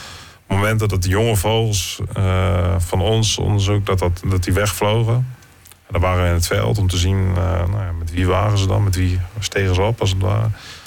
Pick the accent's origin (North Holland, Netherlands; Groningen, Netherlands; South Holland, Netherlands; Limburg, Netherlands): Groningen, Netherlands; Als Groninger opgegroeid hier op het Hoge Land